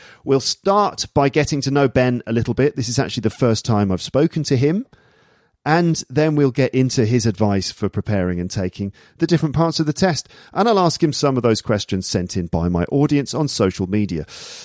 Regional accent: England, United Kingdom; accent: Midlands; I'm from the south and the Midlands, but basically I sound mostly like I'm from London, probably. I think sometimes my Midlands accent comes in a bit, but probably I just sound like I'm from London.

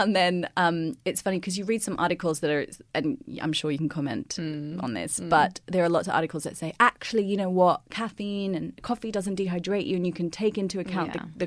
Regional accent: Australia; accent: Australian; Okay, so I will say that the less pants, more plants in my Aussie accent.

